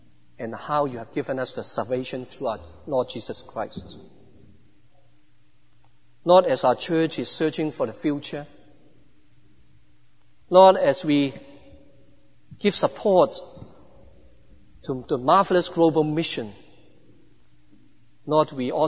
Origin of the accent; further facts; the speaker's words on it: Hong Kong; As I said, I was brought up in Hong Kong. I understand what poverty is, but not to that extent how people are struggling with their daily lives.